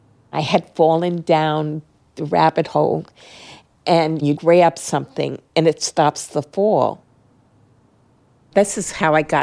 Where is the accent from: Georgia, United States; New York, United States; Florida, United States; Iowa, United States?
New York, United States; Brooklyn; born there; I was born in Brooklyn.